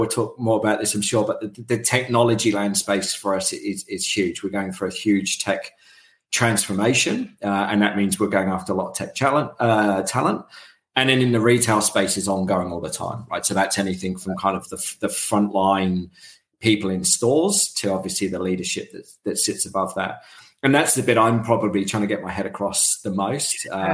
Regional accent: United Kingdom; Like obviously, you might tell from my accent, I'm from the UK, and so department stores have always been synonymous with the UK, right?

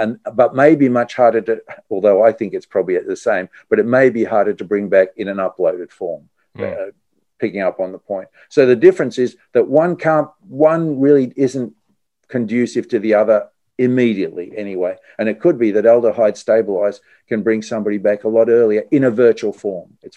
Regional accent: Melbourne, Victoria, Australia; also born or lived in Japan / Thailand / Singapore; now in Sydney, Australia; I live in Sydney. I have lived in Melbourne. I grew up in Melbourne, but I've lived in Sydney most of my adult life when I was in Australia. But don't forget, I left Sydney in 1984 and came back to Australia in 2008.

